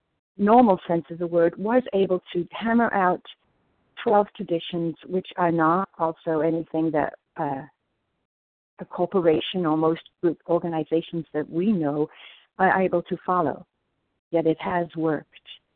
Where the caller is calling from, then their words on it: New Jersey, United States; Good morning. … in New Jersey.